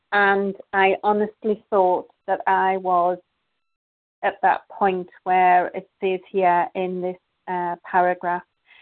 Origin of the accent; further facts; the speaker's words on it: Norway; and I'm from Norway